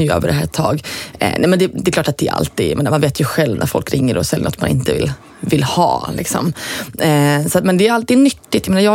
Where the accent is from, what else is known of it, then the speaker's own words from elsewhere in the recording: Östersund, Jämtland County, Sweden; Jag kom ifrån Östersund, hade liksom inga kontakter hemifrån